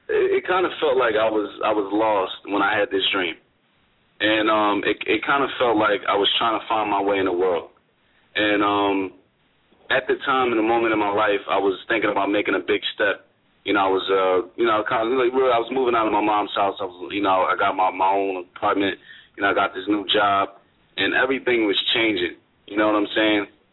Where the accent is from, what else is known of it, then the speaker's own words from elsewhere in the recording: Philadelphia, Pennsylvania, United States; I'm sorry … I'm from Philly.